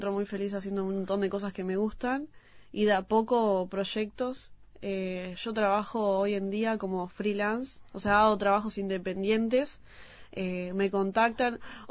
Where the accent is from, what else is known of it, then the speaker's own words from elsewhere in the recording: Atlántida, Canelones, Uruguay; porque yo soy de Atlántida, Canelones.